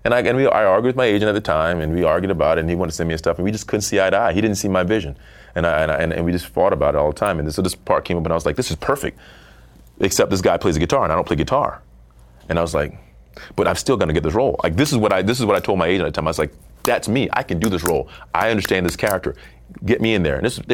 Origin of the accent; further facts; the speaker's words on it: South Carolina, United States; when I grew up in South Carolina, I was talking to somebody about this